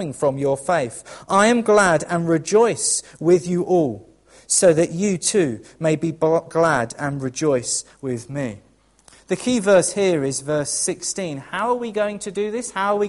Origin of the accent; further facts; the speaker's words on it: United Kingdom; we as British do like to moan.